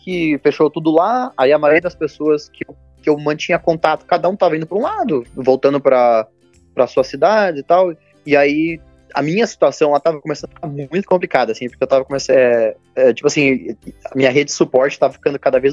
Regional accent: Curitiba, Paraná, Brazil; born there; also born or lived in Cascavel; Nasci em Curitiba e já estive em vários lugares. Agora, esses dias eu tava fazendo uma lista de todos os lugares que eu já morei, mas eu nasci em Curitiba.

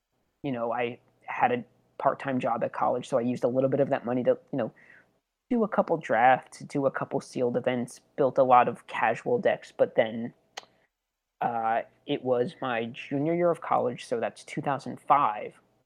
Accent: New York City, New York, United States; I grew up in New York City, still live in Brooklyn

